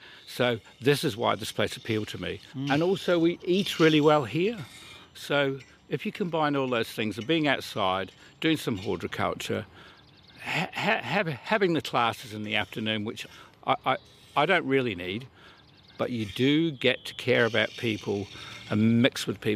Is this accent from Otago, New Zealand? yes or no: no; Christchurch, Canterbury, New Zealand; I'm from Christchurch